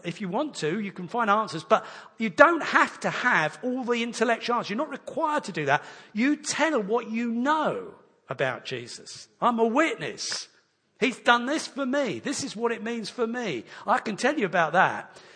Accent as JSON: {"language": "English", "region": "England", "country": "United Kingdom", "said": "You know, I'm an Englishman. British passport."}